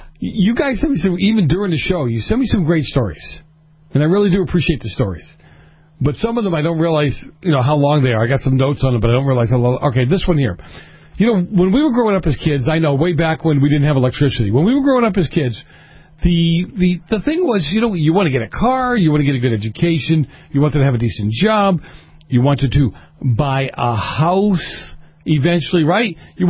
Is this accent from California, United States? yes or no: no; Boston, Massachusetts, United States; I grew up in Boston, and I've got relatives in Albany.